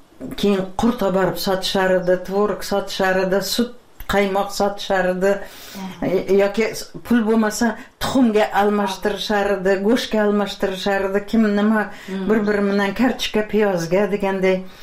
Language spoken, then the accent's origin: Uzbek; Piskent, Tashkent Region, Uzbekistan; Men shu yerda tug'ilganman-da. Eshik deraza bo'lmagan. Piskentda